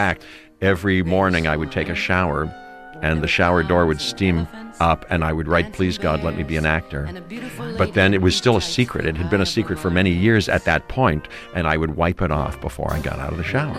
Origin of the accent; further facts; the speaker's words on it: Pittsburgh, Pennsylvania, United States; I come from Pittsburgh, where … was also from, and I took piano lessons